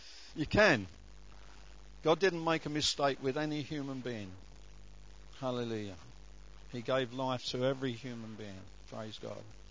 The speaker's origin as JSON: {"language": "English", "town": "Hackney Wick", "region": "London", "country": "United Kingdom", "said": "but I'm from Hackney Wick in London, so you know what I mean, mate?"}